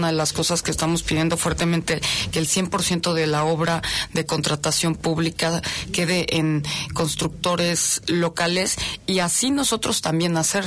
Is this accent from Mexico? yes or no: yes; Mexico; demostrarnos a nosotros mismos como mexicanos que podemos contra cualquier situación de incertidumbre económica